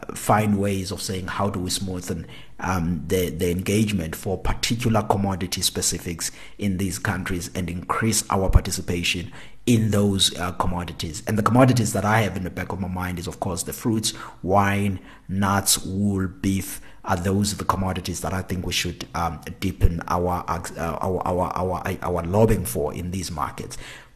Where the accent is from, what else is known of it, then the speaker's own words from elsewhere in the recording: South Africa; So what is interesting to us as South African, I think at least from where I sit, is China